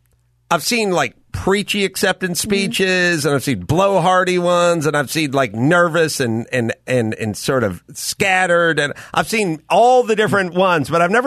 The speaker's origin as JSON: {"language": "English", "town": "North Hollywood", "region": "California", "country": "United States", "tie": "born or raised there", "said": "I grew up in North Hollywood"}